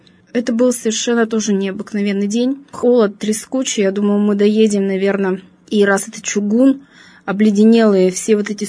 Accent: Urals, Russia; я родилась на Урале и всю жизнь здесь живу.

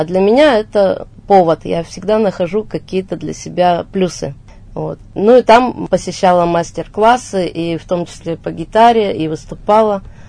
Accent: Yekaterinburg, Sverdlovsk Oblast, Russia; also born or lived in Irbitsky District; Я сама екатеринбурженка, но прожила также и в совхозе Дубском Ирбитского района 14 лет. А потом вернулась к родителям. В общем, я екатеринбурженка.

